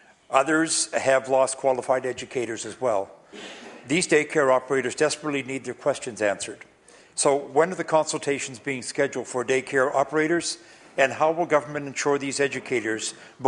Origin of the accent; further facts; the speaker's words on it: Brookfield, Nova Scotia, Canada; like the one in Brookfield, my hometown